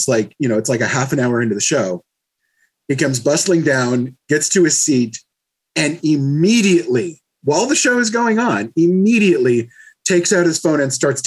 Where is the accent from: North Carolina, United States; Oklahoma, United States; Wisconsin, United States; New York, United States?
New York, United States; I'm from New York, and so I know that it's okay.